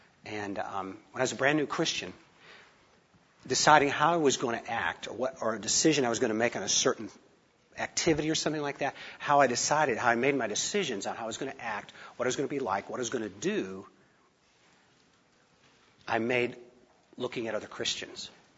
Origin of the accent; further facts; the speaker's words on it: Chicago, Illinois, United States; I grew up in the Chicago area. When I get excited, you will hear that in my voice. So and I'm from Italian background, you know what I'm talking about here.